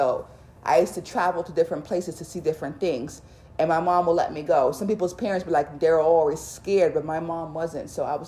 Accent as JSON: {"language": "English", "town": "Harlem", "region": "New York", "country": "United States", "tie": "born or raised there", "said": "Because I grew up in Harlem. Harlem is the black mecca, but it also changed into an area with infestation of drugs"}